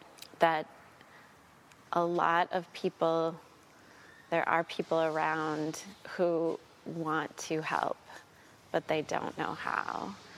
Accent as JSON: {"language": "English", "country": "United States", "said": "I'm an American growing up in the late 20th into the 21st century with Christian worldview"}